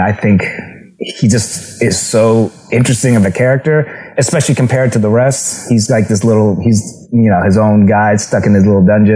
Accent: Canada; And I remember when I went to university, I'm Canadian.

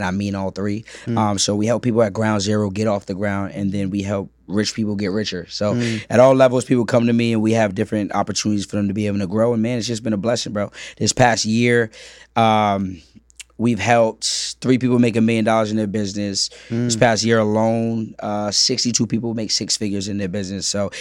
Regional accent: Boston, Massachusetts, United States; And Atlanta was open, but I was from Boston.

